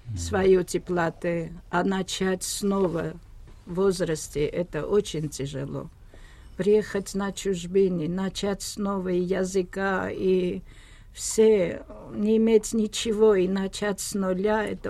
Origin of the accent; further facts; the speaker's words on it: Armenia; Это здесь уже не зависит ни от национальности. Она русский, я армянка. Она следующий день прилетела в Ереван и 3 билета обратно.